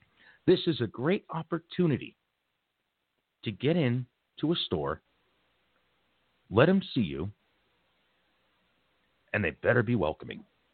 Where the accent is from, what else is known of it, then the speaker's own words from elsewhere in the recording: Wayne, New Jersey, United States; I was an assistant store manager in Wayne, which is another town where I grew up in Jersey.